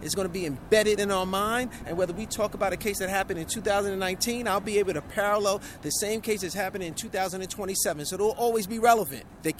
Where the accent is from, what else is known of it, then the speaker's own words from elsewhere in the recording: New York City, New York, United States; being an African-American male born and raised in New York